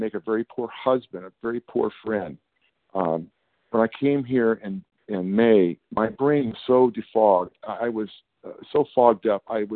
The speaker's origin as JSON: {"language": "English", "region": "California", "country": "United States", "said": "I'm from California, and I'm a recovered compulsive eater."}